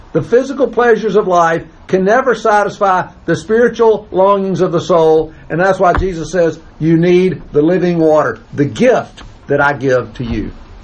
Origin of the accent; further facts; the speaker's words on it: Crestline, United States; You know, I was a kid growing up in Crestline. There weren't any restaurants.